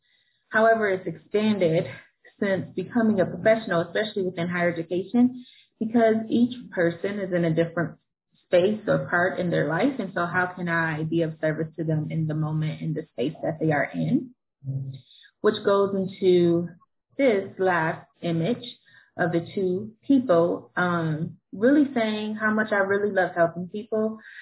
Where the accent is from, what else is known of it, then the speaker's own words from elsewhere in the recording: Ohio, United States; Secondly, I am from Ohio.